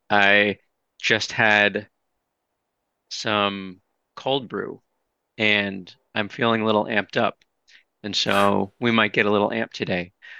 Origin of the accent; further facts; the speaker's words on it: United States; I am Jewish American, as you know, and someone who'd be racialized as white.